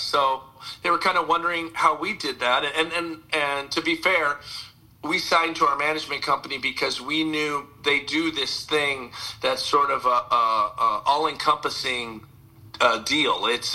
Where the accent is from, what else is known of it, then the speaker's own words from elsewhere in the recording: Santa Maria, California, United States; I put on shows in my hometown of Santa Maria, which is about an hour north of Santa Barbara.